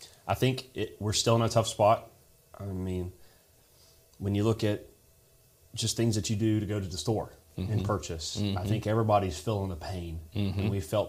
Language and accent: English; Walls, Mississippi, United States; also born or lived in South Haven; I was born in South Haven here, and I've lived in DeSoto County my entire life, and for the most of my childhood, I lived on the complete west side of the county in Walls, and now I live on the opposite side of Olive Branch.